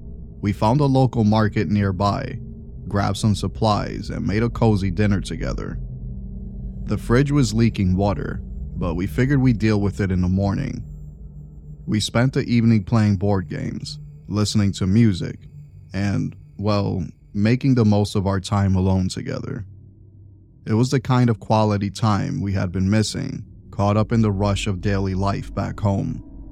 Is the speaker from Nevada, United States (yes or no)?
yes; Las Vegas, Nevada, United States; I'm originally from Vegas, a city that never sleeps, filled with its own tales of horror.